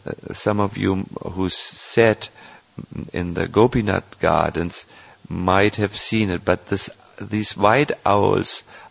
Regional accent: Germany; accent: German; English is a second language; because my English is in the beginning stages and you will have to hear through my thick German accent what I'm saying.

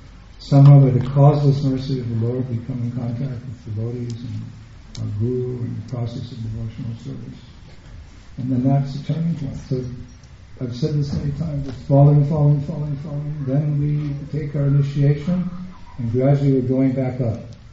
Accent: United States; Here in America, I'm an American, but I come back and get bewildered.

